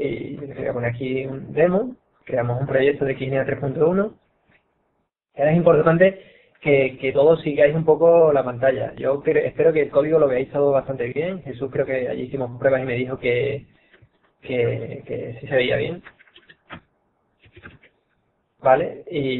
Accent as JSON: {"language": "Spanish", "town": "Seville", "region": "Andalusia", "country": "Spain", "said": "yo soy de Sevilla y hablo bastante rápido"}